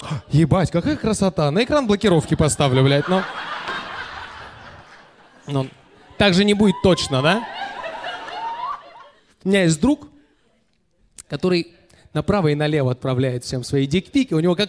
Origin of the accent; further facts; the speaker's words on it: Moscow, Russia; из Москвы